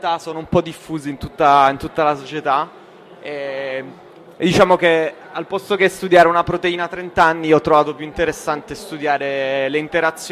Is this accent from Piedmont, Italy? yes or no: yes; Turin, Piedmont, Italy; vengo da Torino